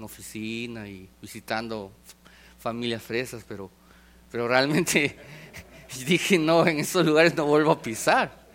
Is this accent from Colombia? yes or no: no; Peru; yo soy de la idea que si quieren hacer algo en mi país, no lo hagan en la capital.